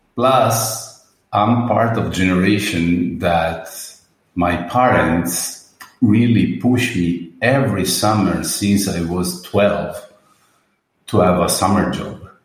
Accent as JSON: {"language": "English", "town": "Murano", "region": "Veneto", "country": "Italy", "tie": "born or raised there", "also_born_or_lived": "Venice", "second_language": "English", "said": "So I'm born in Venice. But I grew up and raised in Murano, this little island in the Venetian Lagoon, famous for glass blowing."}